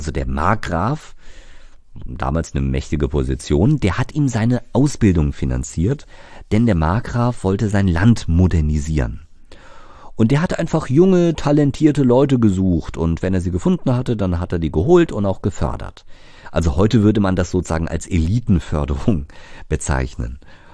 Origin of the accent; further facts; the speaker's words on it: Karlsruhe, Baden-Württemberg, Germany; dann muss das doch auch in meiner Heimat, also rund um Karlsruhe, auch irgendwie klappen.